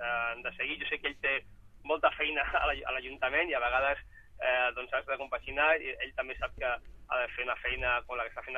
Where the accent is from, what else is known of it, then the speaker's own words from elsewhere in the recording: L'Hospitalet de Llobregat, Catalonia, Spain; born there; now in Sabadell, Spain; Jo vinc de ciutats grans, bueno, vaig néixer a Hospitalet i ara, doncs, visc a Sabadell i conec molt bé la realitat de grans ciutats.